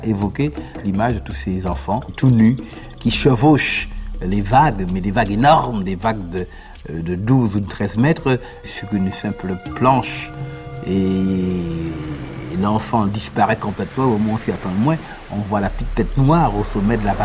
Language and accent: French; Basse-Pointe, Martinique; born there; Je suis né à la Martinique, bien sûr, mais je suis né dans un petit village du nord de la Martinique qui s'appelle Basse-Pointe.